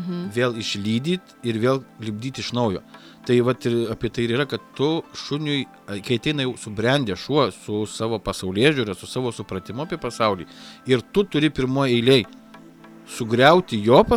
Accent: Aukštaitija, Lithuania; also born or lived in Samogitia; Aš aukštaitis. Aš visas mano kraujas aukštaitiškas. Mano tėtis aukštaitis, mano mama aukštaitė, mano baba aukštaitė, mano sė. Mes visi aukštaičiai.

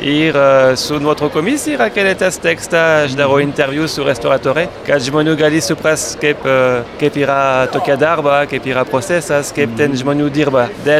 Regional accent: France; Lithuanian is a second language; Aš esu iš Prancūzijos.

